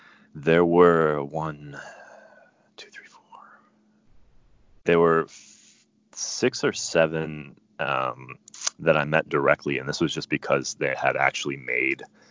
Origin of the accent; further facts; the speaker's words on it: Ohio, United States; But growing up in Ohio, you really didn't get much of that. You know, it's such a plain potato state.